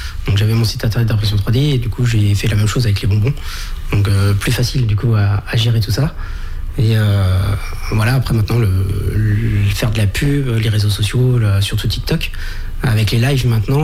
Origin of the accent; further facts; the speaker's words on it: Tours, Centre-Val de Loire, France; Alors moi, je suis originaire de Tours. Et en 2007, je suis venu en Vendée pour trouver du travail.